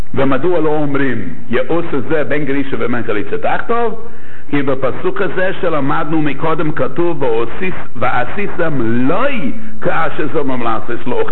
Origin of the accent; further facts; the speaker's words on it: Jerusalem, Jerusalem District, Israel; אני רק רוצה להביא את המושג הזה גם אני ירושלמי